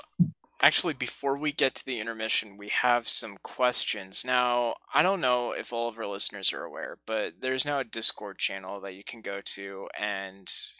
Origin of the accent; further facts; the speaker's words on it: Stockton, California, United States; also born or lived in Los Angeles / Lodi; So I grew up mostly in Stockton, California throughout most of my childhood. Around middle school, I ended up moving to like Lodi or Galt, Cal